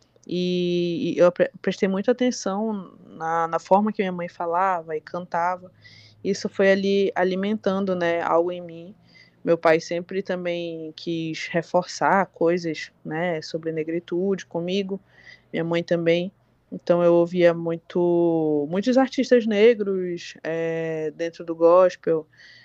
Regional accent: Manaus, Amazonas, Brazil; also born or lived in Maués / Nova Olinda do Norte; eu sou uma artista que nasceu no interior do Amazonas, em Maués, mas eu costumo falar que sou de Manaus porque com 3 meses eu fui para Manaus, né? E desenvolvi meu trabalho artístico lá.

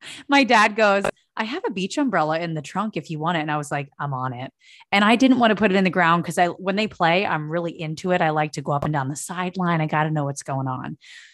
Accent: East Coast, United States; I'm from the East Coast.

